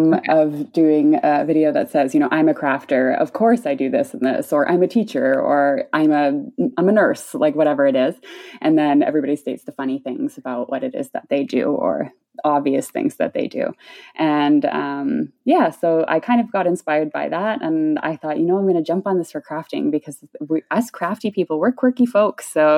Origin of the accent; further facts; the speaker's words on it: Canada; now in Germany; I am Canadian. I live in Germany, though.